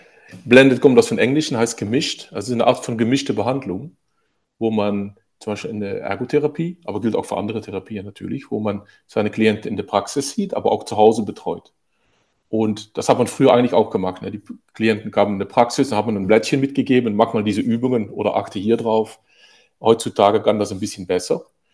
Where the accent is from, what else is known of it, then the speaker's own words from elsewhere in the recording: Maastricht, Limburg, Netherlands; German is a second language; Ich komme aus Holland, aus den Niederlanden, aus Maastricht.